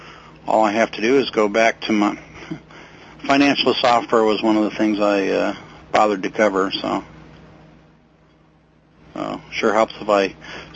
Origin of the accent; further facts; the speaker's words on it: Michigan, United States; I grew up in Michigan, and that was almost Canada, right?